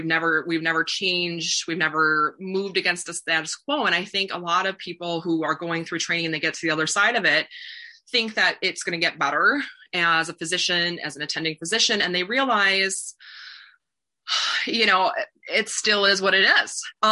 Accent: Appleton, Wisconsin, United States; I was in Appleton, Wisconsin for a holiday. That's where I grew up. I grew up in Wisconsin.

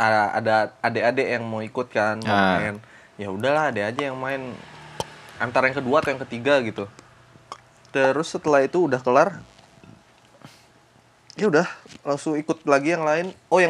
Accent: Samarinda, East Kalimantan, Indonesia; now in Yogyakarta, Indonesia; Dari tahun pertama, dari masih gak ngerti bahasa Jawa. Kan saya orang Samarinda ya.

